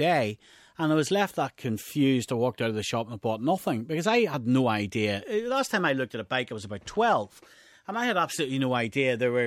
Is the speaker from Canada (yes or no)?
no; Northern Ireland, United Kingdom; the Northern Ireland people have to go through a special door because they have to film us because we're from Northern Ireland